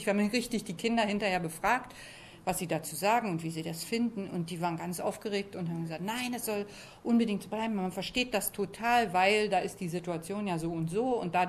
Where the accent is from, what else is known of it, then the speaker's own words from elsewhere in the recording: Berlin, Germany; now in Sydney, Australia; Ich komme aus Berlin und bin eigentlich eher zufällig in Sydney und in Australien